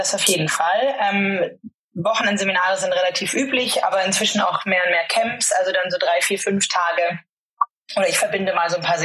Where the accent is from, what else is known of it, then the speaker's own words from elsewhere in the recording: Munich, Bavaria, Germany; now in England; Ursprünglich komme ich aus Minger, aus dem wunderschönen Oberbayern.